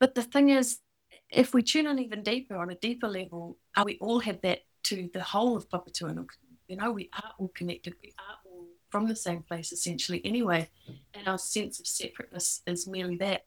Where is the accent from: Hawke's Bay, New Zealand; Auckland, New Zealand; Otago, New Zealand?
Auckland, New Zealand; Born and raised in Te Tārangi in Auckland. I'm very lucky to get to spend my time growing up there. It's a really beautiful place, immersed in nature.